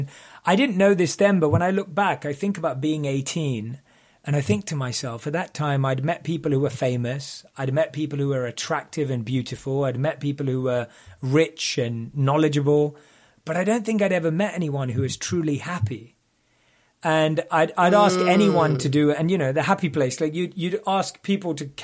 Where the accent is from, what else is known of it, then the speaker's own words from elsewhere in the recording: London, United Kingdom; So I grew up in London. I'm through and through a Londoner